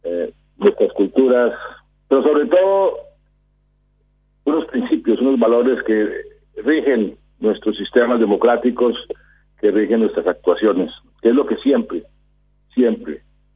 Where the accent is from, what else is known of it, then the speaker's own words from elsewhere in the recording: Bogotá, Colombia; incluso más que mi ciudad natal de Bogotá, que fue fundada en 1538